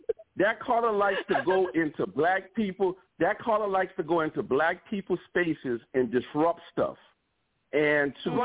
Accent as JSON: {"language": "English", "town": "New Orleans", "region": "Louisiana", "country": "United States", "said": "I'm from New Orleans, after all."}